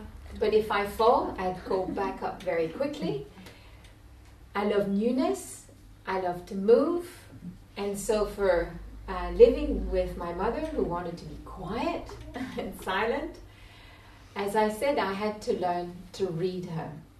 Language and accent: English; Quebec, Canada; I was brought up in Quebec, Canada, and my parents had drifted into the Eastern philosophy from a young age.